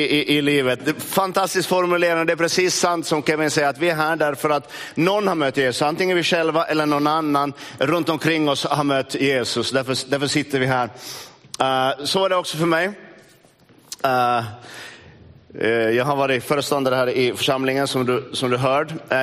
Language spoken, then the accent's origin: Swedish; Närpes, Ostrobothnia, Finland; jag är uppvuxen i Närpes. Så svenskan håller i sig.